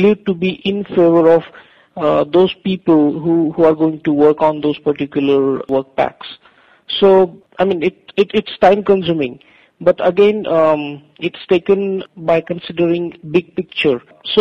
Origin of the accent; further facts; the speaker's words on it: India; English is a second language; For me, as an Indian, the reasonable working day starts from 9 and ends at 6 o'clock. But again, that concept is no more in India as well, since India is also progressing a lot.